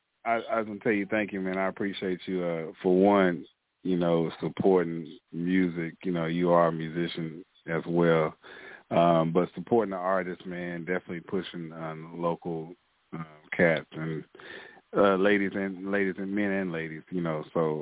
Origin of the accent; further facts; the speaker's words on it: Houston, Texas, United States; I'm born and raised in the Houston area.